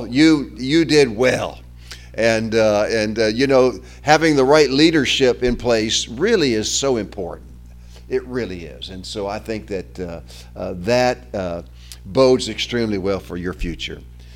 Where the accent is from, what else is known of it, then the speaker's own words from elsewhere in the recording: Southern United States, United States; accent: Southern; we were from the South. You can hear my accent. And so we assumed that if God was calling us back to the States, that meant going back home to the Bible Belt.